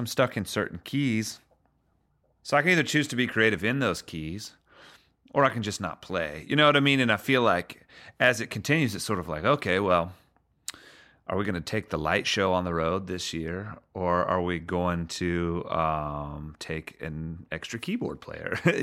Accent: Charlotte, North Carolina, United States; I'm an artist from Charlotte, North Carolina, and I write songs

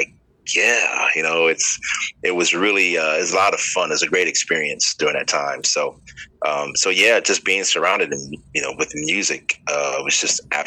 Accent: Dayton, Ohio, United States; Mr. Leroy Hall from my hometown, Dayton, Ohio, and Mr. James Oliver from Dayton as well.

